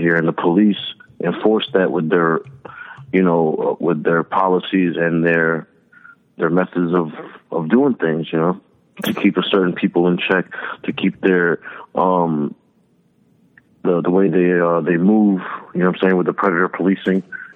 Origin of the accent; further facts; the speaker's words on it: Florissant, Missouri, United States; I grew up in Florissant, which is right next to Ferguson, where it was 95% white.